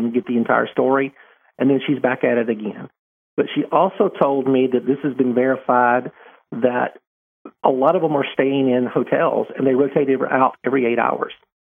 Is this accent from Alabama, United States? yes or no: yes; Alabama, United States; And I don't know how far that is, sorry, even though I'm from Barber County.